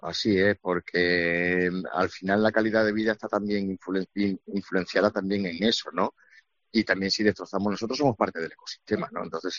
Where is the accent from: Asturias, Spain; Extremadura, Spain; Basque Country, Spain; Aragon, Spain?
Extremadura, Spain; Cabeza del Buey; nosotros también somos del mundo rural, vivimos en un pueblo, somos de Cabeza del Buey, que es un pueblo que se encuentra en la provincia de Badajoz pegando a los Pedroches ya de Córdoba, es el último pueblo antes de entrar para Belarcaza.